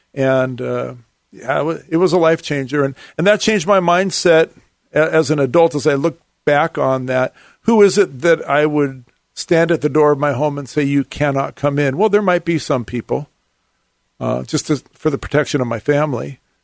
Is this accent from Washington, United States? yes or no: yes; Seattle, Washington, United States; I grew up in Seattle, and I love the Northwest. I'm really thrilled to be back here. I grew up in Seattle.